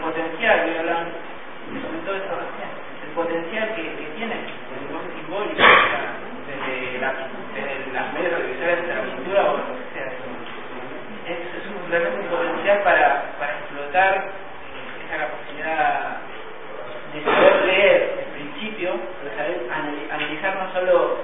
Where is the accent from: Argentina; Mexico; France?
Argentina; Bueno, yo soy argentino